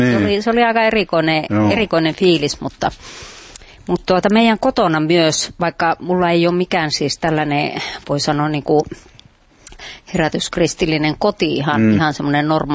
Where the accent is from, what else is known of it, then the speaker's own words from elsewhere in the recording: Konnunsuo, South Karelia, Finland; Siis mä oon melkein koko lapsuuteni ja nuoruuteni asunut Konnunsuolla. Siis mä olin 3-vuotias, kun sinne muutettiin.